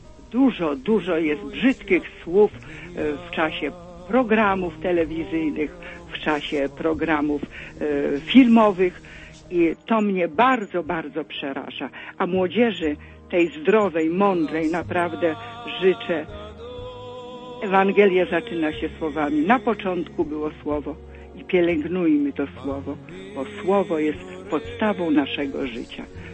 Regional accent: Warsaw, Masovian Voivodeship, Poland; jestem z Warszawy.

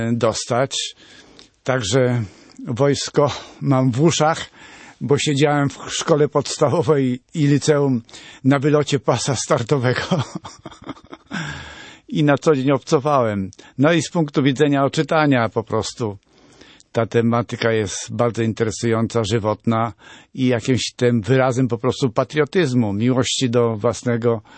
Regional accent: Dęblin, Lublin Voivodeship, Poland; Urodziłem się i wychowałem w Dęblinie. A to jest chyba najbardziej bogaty garnizon wojskowy w Polsce.

